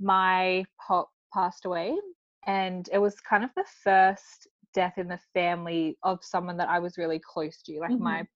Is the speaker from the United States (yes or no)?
no; Mildura, Victoria, Australia; I am from Australia, like you said, in a regional town called Mildura. So it's like 6 hours out of Melbourne. And growing up, I have four siblings and my grandfather and auntie lived with us.